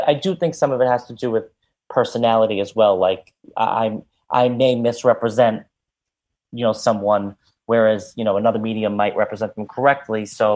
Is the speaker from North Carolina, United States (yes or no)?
no; New York, United States; you know, I grew up, I'm Italian, I'm from New York.